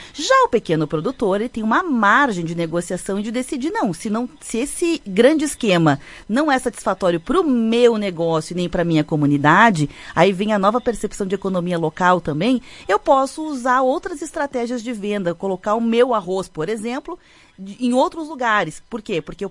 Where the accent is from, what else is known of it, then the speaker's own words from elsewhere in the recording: Brazil; Nós descobrimos, enquanto brasileiros, que o arroz produzido no Brasil, ele tem um destino certo